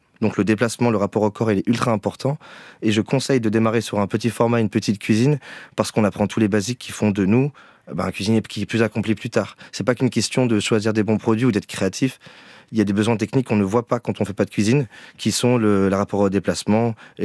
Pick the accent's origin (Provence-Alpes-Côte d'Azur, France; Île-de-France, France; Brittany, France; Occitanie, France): Provence-Alpes-Côte d'Azur, France; Marseille; je me présente en tant que Marseillais, mais j'ai tellement bougé